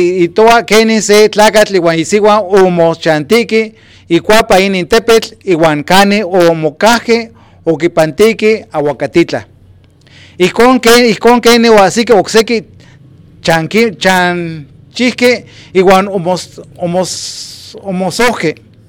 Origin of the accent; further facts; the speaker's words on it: Coahuila, Mexico; Me cuentan mis abuelos, porque yo soy de Coahuila, me cuentan mis abuelos que en el cómo nació Coahuila